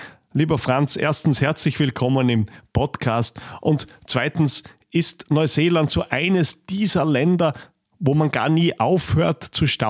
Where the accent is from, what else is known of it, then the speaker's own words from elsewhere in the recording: Austria; Und das sagen wir hier als Österreicher